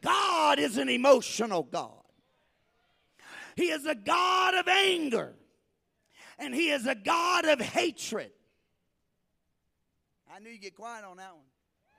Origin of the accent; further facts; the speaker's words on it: Louisiana, United States; Now, I was raised in South Louisiana. They call me a Cajun.